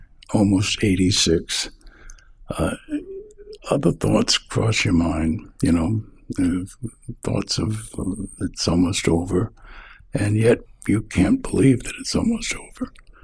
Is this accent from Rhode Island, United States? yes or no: yes; Pawtucket, Rhode Island, United States; New York was what appealed to me because I was from Pawtucket. And New York was only 180 miles away.